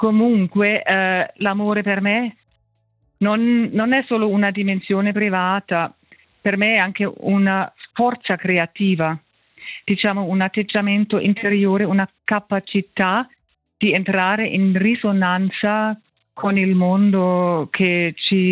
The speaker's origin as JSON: {"language": "Italian", "country": "Germany", "tie": "born or raised there", "also_born_or_lived": "Hamburg", "second_language": "Italian", "moved": "as an adult", "lives_now": "Peccia, Switzerland", "said": "di origine sono tedesca, sono nata e cresciuta in Germania e poi ho studiato arte tra l'altro ad Amburgo e poi ho studiato con il diploma la pedagogia e anche la terapia dell'arte prima di venire a Peccia."}